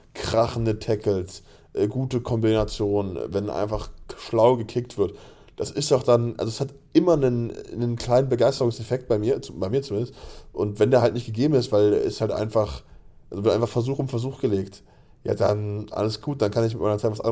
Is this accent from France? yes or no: yes; France; England, das ist ganz einfach als Franzose. Immer gegen England.